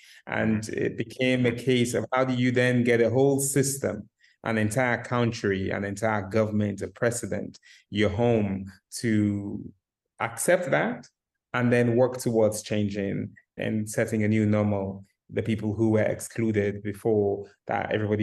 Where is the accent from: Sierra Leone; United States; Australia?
Sierra Leone; I was amused that he knew my accent and could tell that I was from West Africa and Sierra Leone.